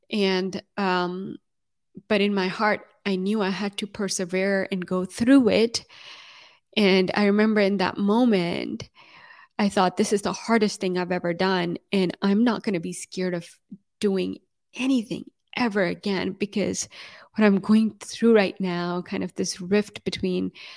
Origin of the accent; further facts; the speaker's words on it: Pakistan; deciding as a Pakistani Muslim woman to marry a Norwegian, it was a big decision for me to make, given that I was very close to my family and very connected to my culture and where I come from.